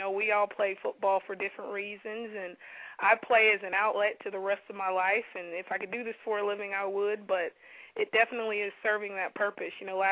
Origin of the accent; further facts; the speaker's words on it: California, United States; I'm originally from Cali. I'm a Cali girl.